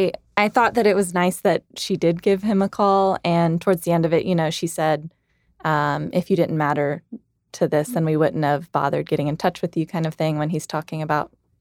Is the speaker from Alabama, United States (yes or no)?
yes; Tuscaloosa, Alabama, United States; Yeah, I'm from Tuscaloosa, which is not too far from Woodstock.